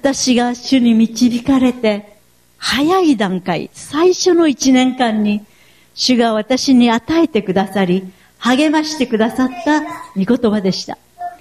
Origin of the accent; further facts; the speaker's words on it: Nara, Japan; 奈良県の生まれです。そして3歳から奈良市に住み、そして学生時代からなんと46年間、年齢が分かってしまいますけれども京都に通い続けてきました。